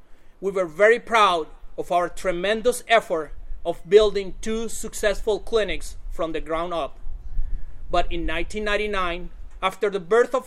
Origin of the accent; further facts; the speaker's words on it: Colombia; Due to Colombian policies, I was required to do my senior year again back in my home country.